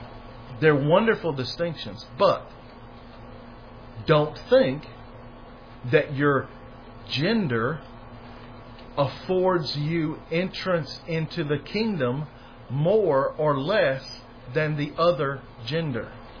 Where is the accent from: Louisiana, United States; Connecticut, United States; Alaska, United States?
Louisiana, United States; born there; As an American, as one born in Louisiana